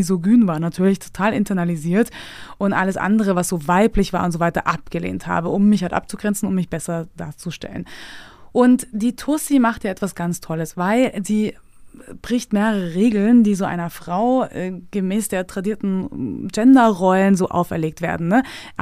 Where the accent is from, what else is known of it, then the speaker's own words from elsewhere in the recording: Bavaria, Germany; also born or lived in Munich / Austria; Und dann bin ich auch noch vom Land, ne? Wir sind ja von München nach Österreich gezogen, von Österreich dann wieder nach tiefes Niederbayern.